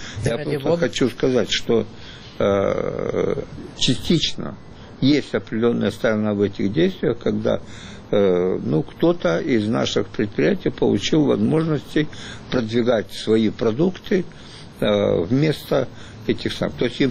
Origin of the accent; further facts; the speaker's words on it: Odesa, Odesa Oblast, Ukraine; Я сам родом с Украины, из Одессы, как вы знаете.